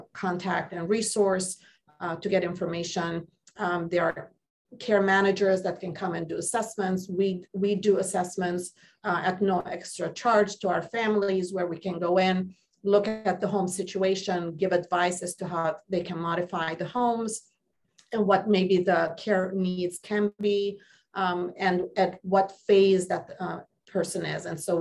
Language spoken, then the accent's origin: English; Jerusalem, Jerusalem District, Israel; I'm Armenian and I grew up in Jerusalem.